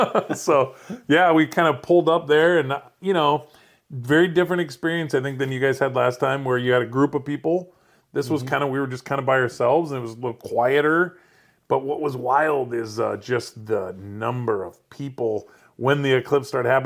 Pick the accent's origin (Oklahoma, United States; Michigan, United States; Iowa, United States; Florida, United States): Iowa, United States; then for us, we're from Iowa, so the women's national NCAA championship was on.